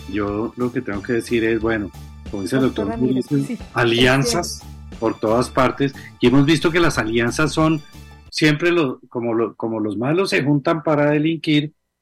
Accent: Colombia; Creo que a todos los colombianos nos emociona muchísimo.

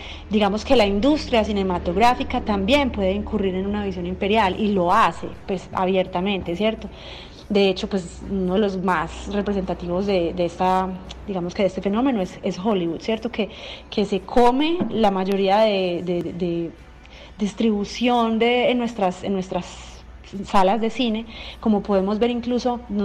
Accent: Medellín, Antioquia, Colombia; Yo soy de Medellín

